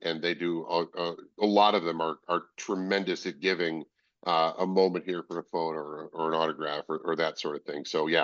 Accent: Chicago, Illinois, United States; what I used to do growing up in Chicago, I used to go to the Western Open at Butler National and then Cog Hill.

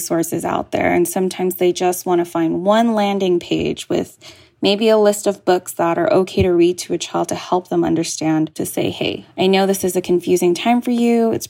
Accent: Oakland, California, United States; I grew up in the Oakland Public Libraries.

